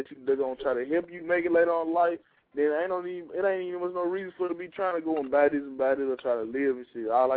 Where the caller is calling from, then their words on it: Atlanta, Georgia, United States; Man, I'm calling from East Atlanta, K9, zone 65.